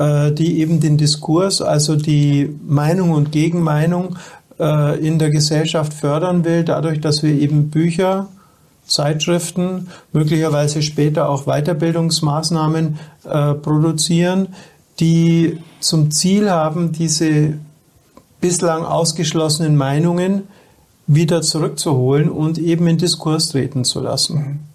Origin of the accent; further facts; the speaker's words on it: Augsburg, Bavaria, Germany; ich bin ja aus Augsburg, ne? Keiner ist der augsburgische Dialekt für niemand